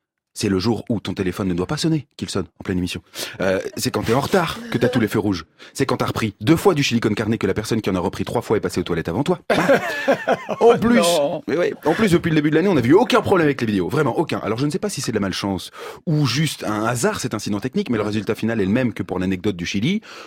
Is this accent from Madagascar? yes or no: no; Lille, Hauts-de-France, France; Mais je suis lillois.